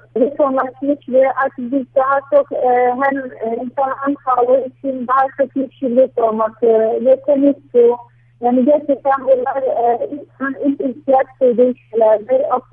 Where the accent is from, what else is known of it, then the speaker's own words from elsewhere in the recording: Cizre, Şırnak Province, Turkey; born there; moved away; Yani meraktan gene de memleketimde merak ediyordum hep. Doğduğum yeri ve sokak sokak hep böyle gezmeyi eski evi görme bile hep hayalimdi ve de ilk yaptığım şey de buydu. 21 sene sonra ilk defa buraya geldik. Cizre'ye ailemle beraber